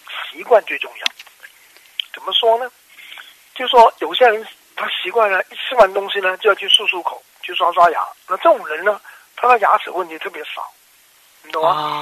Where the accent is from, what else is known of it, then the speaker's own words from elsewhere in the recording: China; 我们中国人啊，特别有些观念觉得，哎，老了就该掉牙